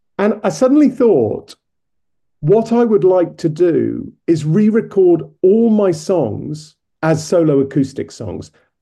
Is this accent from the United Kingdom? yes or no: yes; Hastings, South East England, United Kingdom; And then the 11th of May in my hometown of Hastings.